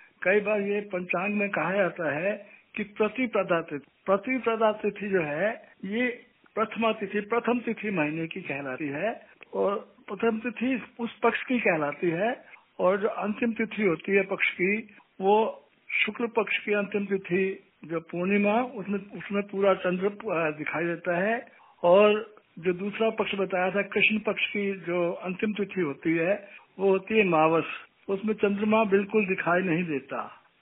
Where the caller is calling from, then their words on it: Delhi, India; मैं दिल्ली से … एक रिटायर्ड संगीत अध्यापक